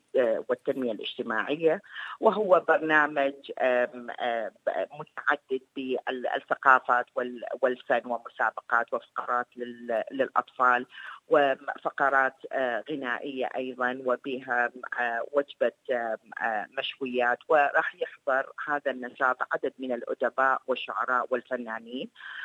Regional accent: Iraq; انا عراقي

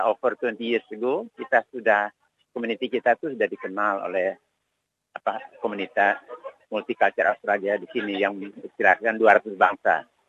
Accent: Palembang, South Sumatra, Indonesia; Saya dari Palembang tidak mengatakan I'm Indonesia.

